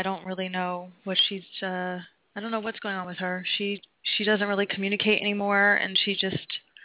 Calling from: Florida, United States; I live in Florida.

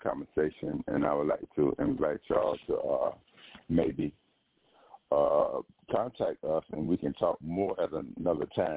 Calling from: Atlanta, Georgia, United States; I'm from Atlanta, Georgia.

